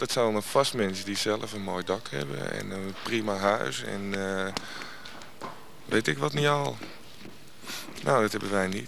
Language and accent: Dutch; Amsterdam, North Holland, Netherlands; Ik kom uit de Transvaalbuurt in de Oost.